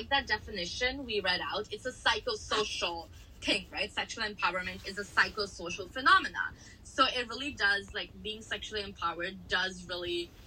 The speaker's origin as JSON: {"language": "English", "country": "India", "tie": "born or raised there", "also_born_or_lived": "United States", "said": "living in India and growing up in India and even in the US"}